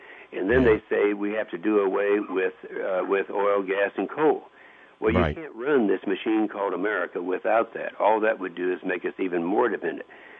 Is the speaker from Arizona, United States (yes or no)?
no; Oklahoma, United States; I'm from Oklahoma. Michael, the first hydraulic fracturing was done in 1948 in my state of Oklahoma.